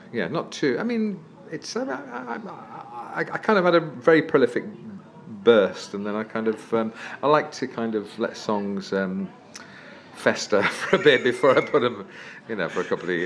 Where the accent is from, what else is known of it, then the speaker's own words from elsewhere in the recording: East Midlands, United Kingdom; now in Yorkshire, United Kingdom; I live in Yorkshire now. I mean, okay. I was brought up in Leicestershire as a kid.